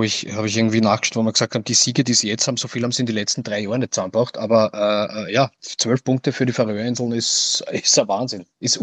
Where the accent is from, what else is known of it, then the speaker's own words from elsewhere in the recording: Austria; allem, weil wir ja als Österreicher sehr oft mit der Chancenauswertung auch zu kämpfen haben.